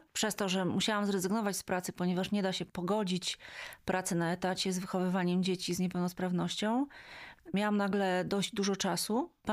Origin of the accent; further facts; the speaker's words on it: Sopot, Pomeranian Voivodeship, Poland; od urodzenia mieszkałam w Sopocie, wychowałam się tam i właściwie Sopot był moim centrum wszechświata.